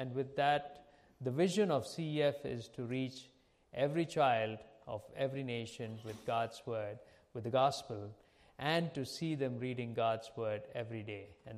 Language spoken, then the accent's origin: English; Kuwait; also born or lived in India; now in Dubai, United Arab Emirates; I live in Dubai. I am from India and grew up in Kuwait, lived there for 48 years, and most recently moved to Dubai.